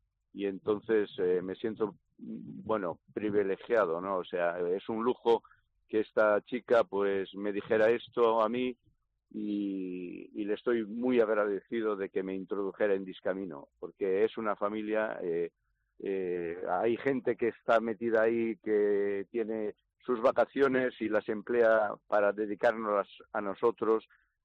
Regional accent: Galicia, Spain; la catedral yo como gallego ya la conocía antes de tener el accidente

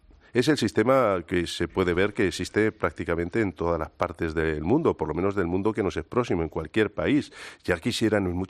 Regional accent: Spain; quizás soy un poco testarudo o como buen español, pues me encorajino cuando las dificultades van creciendo

